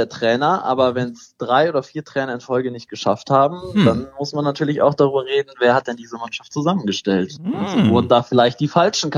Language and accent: German; Düsseldorf, North Rhine-Westphalia, Germany; born there; als gebürtiger Düsseldorfer